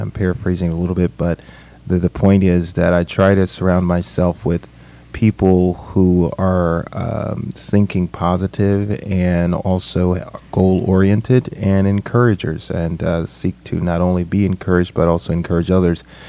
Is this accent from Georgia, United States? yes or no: yes; Georgia, United States; now in St. Petersburg, United States; St. Petersburg, a hometown now, my new hometown, because I'm originally from Georgia.